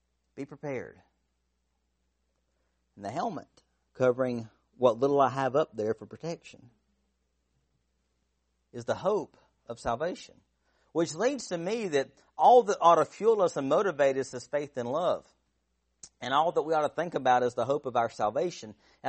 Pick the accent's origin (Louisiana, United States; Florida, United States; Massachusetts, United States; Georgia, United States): Georgia, United States; Pardon the English. I'm from South Georgia.